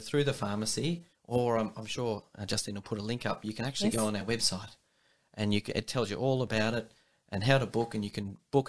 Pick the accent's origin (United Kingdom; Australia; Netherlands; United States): Australia; So I'm Australian born and bred and all that jazz.